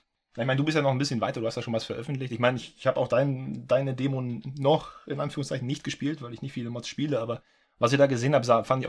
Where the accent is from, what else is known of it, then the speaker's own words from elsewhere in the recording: Northern Germany, Germany; moved away as an adult; Also ich komme aus Norddeutschland und ich bin vor 10 Jahren, 11 Jahren bald nach Süddeutschland gezogen und ich habe noch einen besten Freund im Norden.